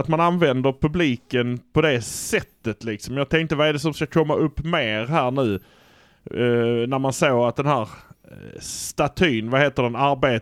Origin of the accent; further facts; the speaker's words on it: Malmö, Skåne, Sweden; Och det gör vi för att vi är från Malmö.